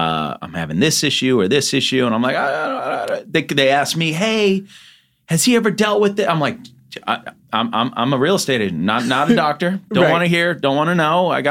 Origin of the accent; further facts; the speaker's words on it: Boston, Massachusetts, United States; moved away as an adult; My whole life until I went to school at Syracuse University. Mm. So I left when I was 18 and been out here since I graduated.